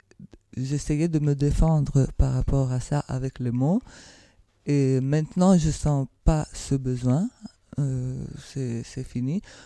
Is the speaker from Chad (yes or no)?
no; Italy; French is a second language; je suis italienne, donc je vis dans un pays où la religion est très présente